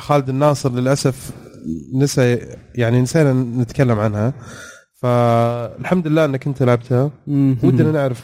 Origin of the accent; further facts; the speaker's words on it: Saudi Arabia; ايه موجوده في المحلات عندنا في السعوديه